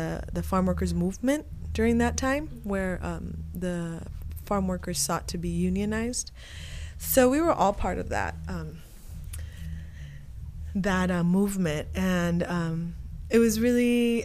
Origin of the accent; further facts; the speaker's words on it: Delano, California, United States; I grew up in Delano, California. And this is a farmworking community.